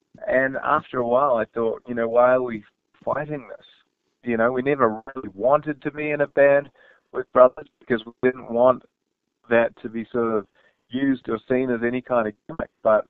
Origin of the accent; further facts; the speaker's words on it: New Zealand; I could totally forgive you for thinking we're Australian because we do play the didgeridoo and have been known to do … covers, but we are in fact from New Zealand.